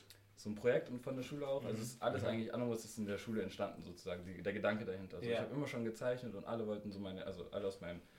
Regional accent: Cologne, North Rhine-Westphalia, Germany; born there; now in Stuttgart, Germany; Ich bin in Köln geboren.

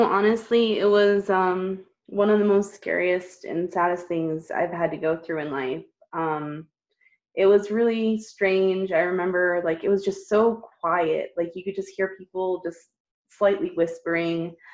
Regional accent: Maine, United States; now in Colorado, United States; I'm originally from Maine, pretty much. I grew up there my whole life. I don't know, I guess right now I moved to Colorado.

